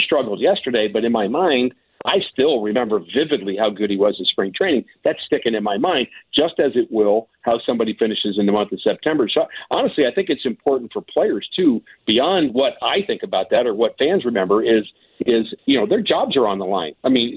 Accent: New York, United States; Being a New Yorker, I can say that.

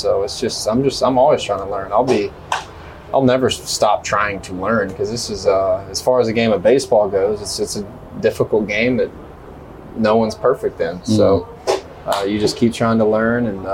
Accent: Mississippi, United States; I'm from Mississippi. Yeah, yeah. My dad played football at Alabama, so I committed to Alabama quick. I just didn't want to leave my home state. I didn't want to leave Mississippi.

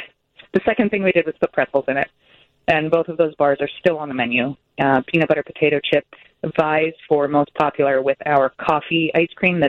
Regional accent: Seattle, Washington, United States; Like, I'm from Seattle, so we had something called Moose Tracks

